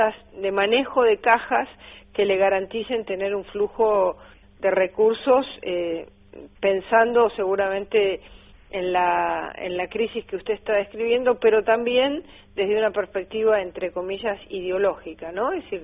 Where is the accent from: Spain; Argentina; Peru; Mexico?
Argentina; como argentina, me dolió mucho estas dos cosas